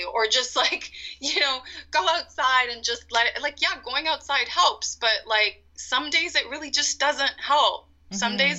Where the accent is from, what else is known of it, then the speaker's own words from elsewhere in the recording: Canada; I'm South Asian, so I'm from India. My parents are from India. I was born and raised here in Canada, but I'm very, like, I identify mostly really as, like, a South Asian woman.